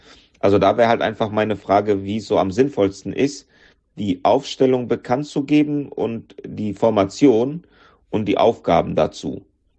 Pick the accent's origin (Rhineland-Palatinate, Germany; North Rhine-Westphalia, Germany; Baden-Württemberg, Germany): North Rhine-Westphalia, Germany; Bochum; ich komme aus Bochum